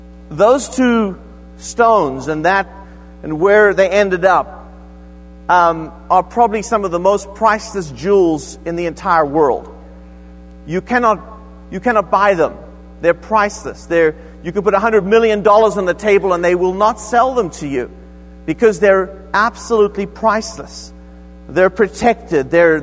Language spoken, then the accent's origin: English; South Africa; I was raised in South Africa, and I was raised in a very well-to-do family